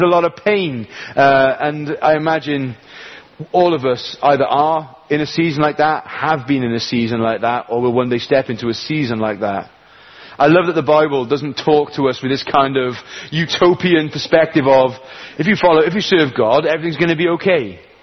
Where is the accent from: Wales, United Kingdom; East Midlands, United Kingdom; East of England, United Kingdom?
Wales, United Kingdom; because I'm a Welshman, so my emotions do this.